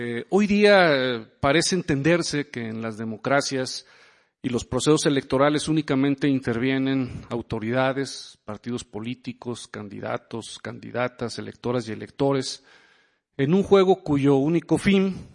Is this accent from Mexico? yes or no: yes; San Luis Potosí, Mexico; aquí veo algunas caras conocidas, allá de mi terruño de San Luis Potosí